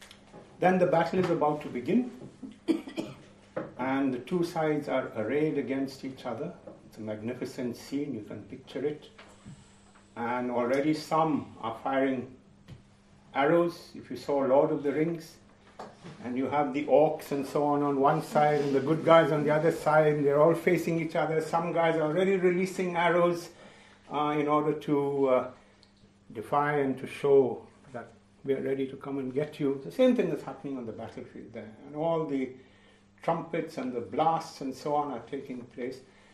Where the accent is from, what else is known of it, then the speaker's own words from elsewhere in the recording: India; I grew up in India. My mother is still alive, 95. She is Indian.